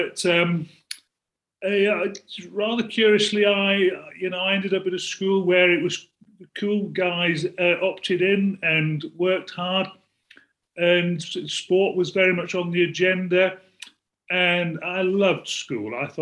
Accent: York, Yorkshire and the Humber, United Kingdom; I was born to up in York. My father was a policeman. My mother was a teacher. We were a Catholic family, so we had lots of children.

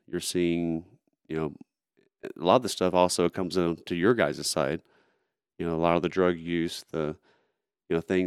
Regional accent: Shreveport, Louisiana, United States; Shreveport, Louisiana.

